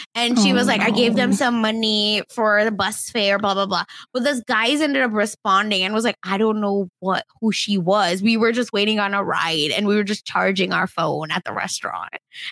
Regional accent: Oklahoma, United States; Because, again, growing up in Oklahoma, like, these boosters

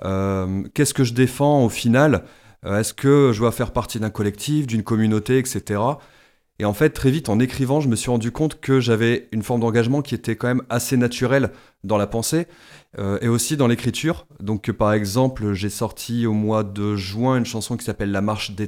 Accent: Vitry-en-Artois, Hauts-de-France, France; also born or lived in Douai; Je suis né à Douai, mais j'ai vécu quand même plus de 20 ans à Vitry, donc ça me fait toujours un peu bizarre de revenir sur ce que je considère toujours au-delà juste du Pas-de-Calais et du Nord, un peu sur mes terres d'enfance.

